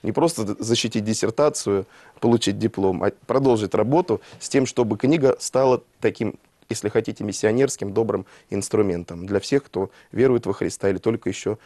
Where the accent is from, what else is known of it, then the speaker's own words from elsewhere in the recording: Tula Oblast, Russia; где я вырос в Тульской области